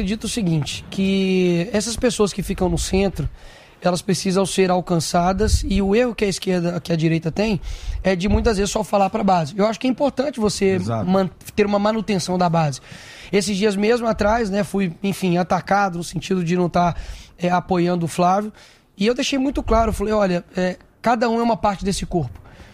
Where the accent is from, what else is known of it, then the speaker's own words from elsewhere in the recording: Minas Gerais, Brazil; Mas eu não sou. Eu sou de Minas Gerais.